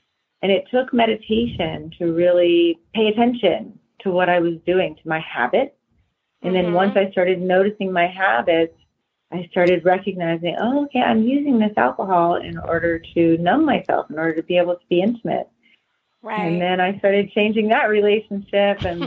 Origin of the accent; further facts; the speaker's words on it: New Orleans, Louisiana, United States; I was raised in New Orleans. You know, it's a lot of alcohol involved.